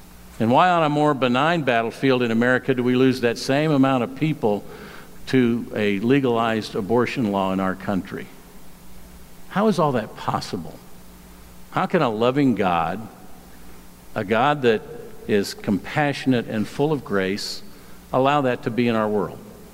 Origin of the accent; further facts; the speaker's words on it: California, United States; I'm from California, land of the fruits and nuts and flakes. That will explain me. I'm from the state that gave you the psychic network.